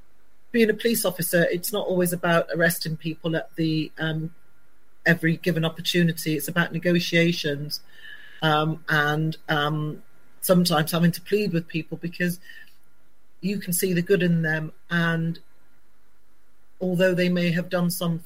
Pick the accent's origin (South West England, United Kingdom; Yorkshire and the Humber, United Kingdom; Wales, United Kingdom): South West England, United Kingdom; Bristol; I grew up in Bristol. I'm the youngest of six children.